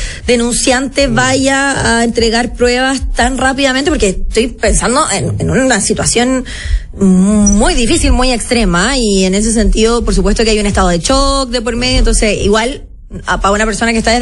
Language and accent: Spanish; Chile; en nuestras propias historias como mujeres chilenas